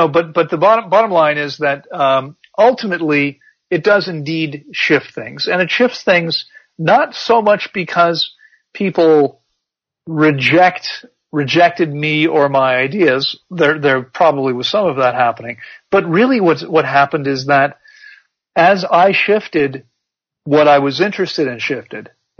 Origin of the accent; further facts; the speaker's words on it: District of Columbia, United States; I grew up outside of Washington, D.C.